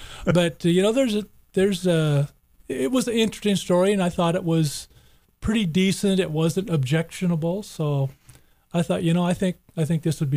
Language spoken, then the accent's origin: English; Silverton, Oregon, United States; born there; also born or lived in Woodburn / Salem; I was born in Silverton, actually.